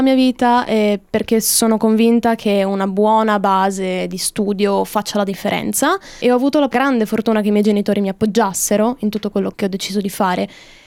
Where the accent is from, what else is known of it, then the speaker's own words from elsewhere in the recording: Trieste, Friuli-Venezia Giulia, Italy; moved away as an adult; also born or lived in Bologna; Io sono di Trieste, ho 25 anni, sono nata e vissuta lì per quasi tutta la mia vita. Finite le superiori ho deciso di trasferirmi a Bologna, dove sono stata 5 anni alla fine